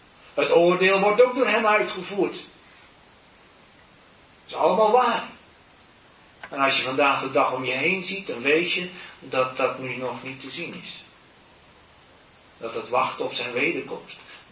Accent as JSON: {"language": "Dutch", "town": "Drachten", "region": "Friesland", "country": "Netherlands", "said": "die komt niet in Drachten, waar ik vandaan kom."}